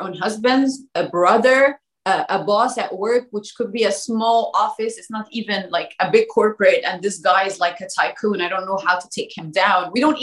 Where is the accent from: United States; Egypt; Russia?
Egypt; moved away as an adult; also born or lived in United Arab Emirates; now in United Kingdom; I moved to Dubai 12 years ago, mm-hmm. Stayed there for 9 years. But before that, I was born and raised in Egypt. I finished my education in Egypt. I moved to London for my master's degree, but my initial and all of my childhood and adulthood half of it was in Egypt too.